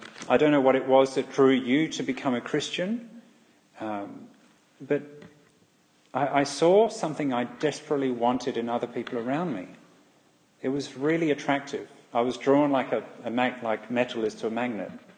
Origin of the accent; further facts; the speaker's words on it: England, United Kingdom; when I was growing up in England, he was very popular on the morning TV shows.